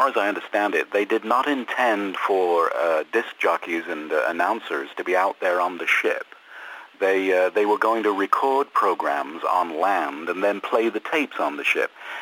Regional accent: Newark-on-Trent, East Midlands, United Kingdom; Although I'm kind of a local lad in a way to Nottingham in the East Midlands, I was born and raised in Newark.

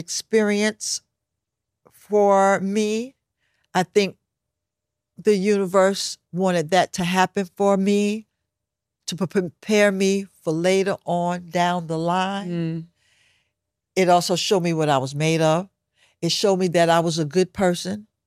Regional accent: Brooklyn, New York, United States; If you live in New York City, born and raised in Brooklyn, ain't no bunch of strangers going to cause you to make you want to go home.

